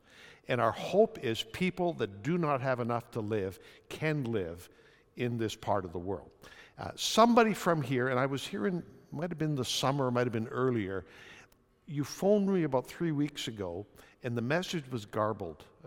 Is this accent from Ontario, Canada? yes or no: yes; Ontario, Canada; I grew up in Ontario. This means yes in Ontario, and this means no.